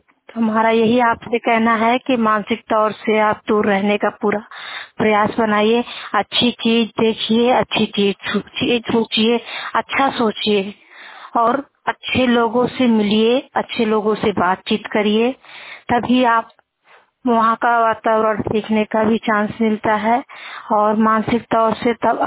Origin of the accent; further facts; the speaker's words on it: Uttar Pradesh, India; मेरा जिला संत कबीर नगर है। मेरी उम्र 21 साल की है।